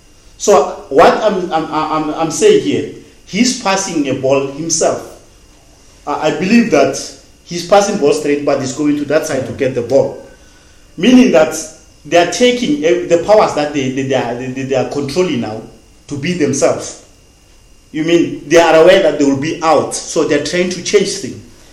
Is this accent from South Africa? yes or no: yes; South Africa; So I'm still wishing that we can be together as South African. We can sing same song, one song. We can be one nation.